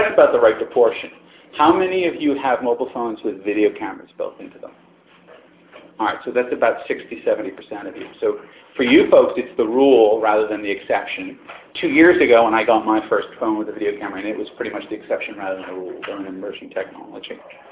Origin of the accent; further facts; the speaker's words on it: United States; And of course, it happened in the United States where, being an American, I can tell you we love weapons.